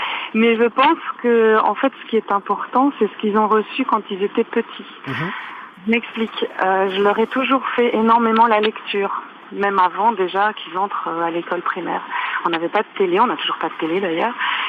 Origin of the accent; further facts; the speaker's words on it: Bondy, Île-de-France, France; Donc nous, on est de Bondy. Nos enfants étaient dans une école maternelle à Bondy.